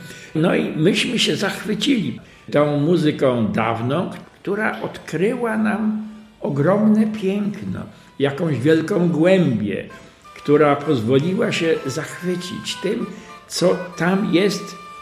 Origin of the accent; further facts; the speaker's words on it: Łódź, Łódź Voivodeship, Poland; born there; bo ja łodzianinem jestem z urodzenia.